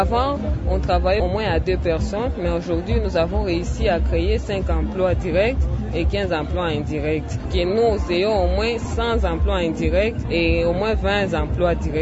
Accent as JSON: {"language": "French", "town": "Bukavu", "region": "South Kivu", "country": "DR Congo", "lives_now": "Goma, DR Congo", "said": "Quand je suis arrivée à Goma, parce que je viens de Bukavu, il n'y avait pas de champignons."}